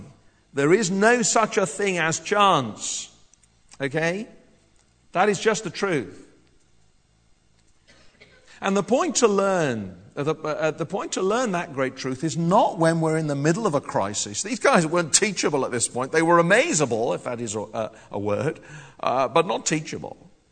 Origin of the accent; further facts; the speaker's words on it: United Kingdom; They wouldn't tell you, because we don't. We're British.